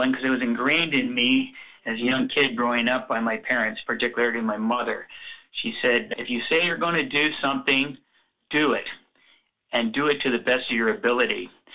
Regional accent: Toronto, Ontario, Canada; now in Vancouver, Canada; I was born and raised in Toronto and grew up in the suburbs of Willowdale, just north of the core.

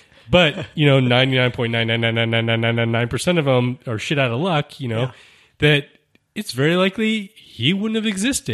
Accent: Israel; Although growing up in Israel, you know, I think that I was exposed to this sense of risk out there.

